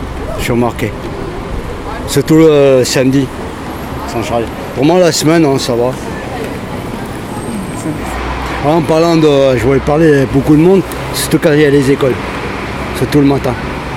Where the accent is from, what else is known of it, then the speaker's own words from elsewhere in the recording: Grenoble, Auvergne-Rhône-Alpes, France; born there; Moi, j'habite ici, je suis né à Grenoble.